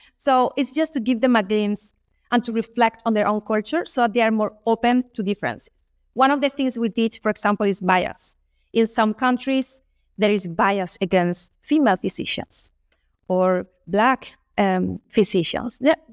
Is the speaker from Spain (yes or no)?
yes; Spain; I am from Spain, which is across the ocean. So my culture, even if I speak Spanish, is totally different from the Mexican, the Colombian.